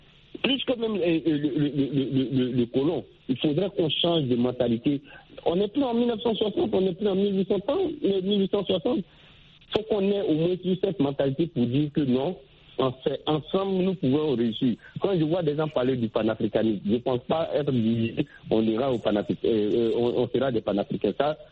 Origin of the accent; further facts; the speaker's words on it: Côte d’Ivoire; quand on est africain, je prends l'exemple, moi je suis ivoirien